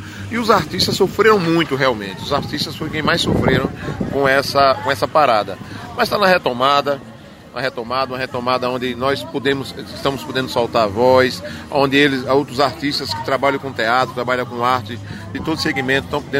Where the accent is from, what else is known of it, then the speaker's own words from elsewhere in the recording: Senhor do Bonfim, Bahia, Brazil; eu que tenho Campo Formoso como minha segunda casa ou minha primeira casa, sou do Senhor do Bonfim, mas tenho uma vida frequente aqui em Campo Formoso.